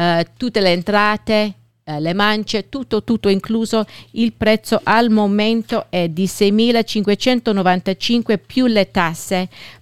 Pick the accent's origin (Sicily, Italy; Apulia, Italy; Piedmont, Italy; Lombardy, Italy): Sicily, Italy; accent: Sicilian; Come no, il mio siciliano è un siciliano doc, bravo, bravo, come tutti gli siciliani.